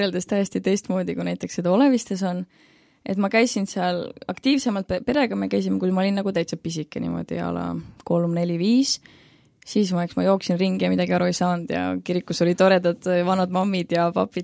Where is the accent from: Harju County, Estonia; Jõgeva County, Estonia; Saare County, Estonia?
Harju County, Estonia; Tallinn; olen 22, olen Tallinnast.